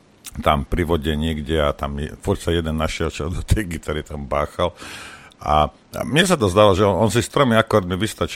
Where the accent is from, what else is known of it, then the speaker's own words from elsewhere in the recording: Šamorín, Trnava Region, Slovakia; U nás v Šamoríne to hovoria coverista.